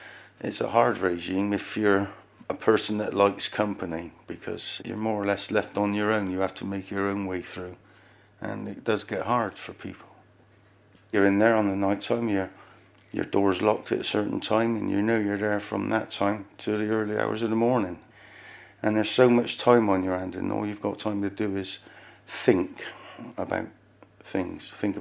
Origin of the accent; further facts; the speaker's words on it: Bristol, South West England, United Kingdom; I'm from Bristol.